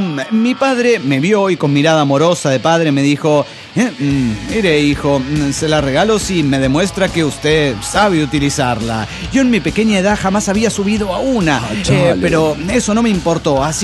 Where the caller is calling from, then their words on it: Cuernavaca, Morelos, Mexico; de Cuernavaca, Morelos, México.